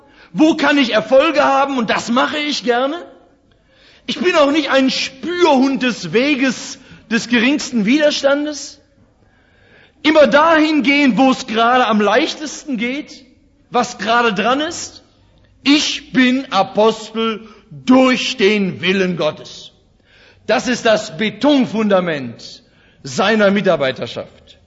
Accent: North Rhine-Westphalia, Germany; ich komme aus dem Ruhrgebiet, nicht?

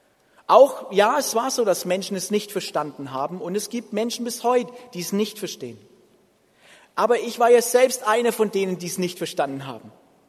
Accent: Bavaria, Germany; an dem sogenannten Vatertag, bei uns in Franken, Vaterdoch

